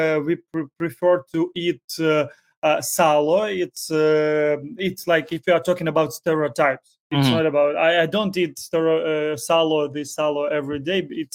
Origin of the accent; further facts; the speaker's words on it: Ukraine; I'm from Ukraine. Currently live here. I currently live in Kyiv.